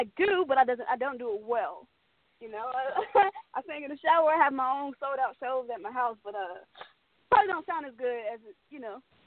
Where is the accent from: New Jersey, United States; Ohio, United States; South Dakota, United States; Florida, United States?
Ohio, United States; Cincinnati; So I grew up in Cincinnati, Ohio, originally.